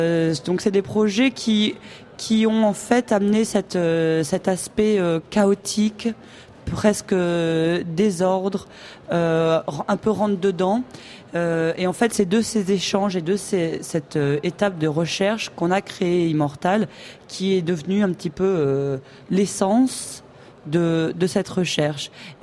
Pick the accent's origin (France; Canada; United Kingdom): United Kingdom; Wales; French is a second language; Donc, on est au Pays de Galles parce qu'on vient du Pays de Galles. On est né au Pays de Galles. C'est là qu'on habite